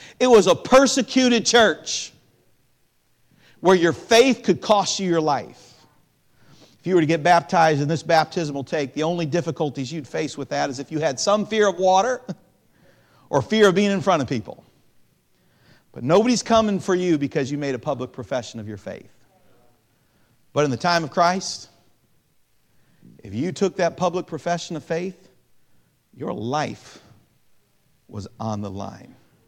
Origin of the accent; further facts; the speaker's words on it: United States; But beyond that, as an American, it's a sad thing, isn't it?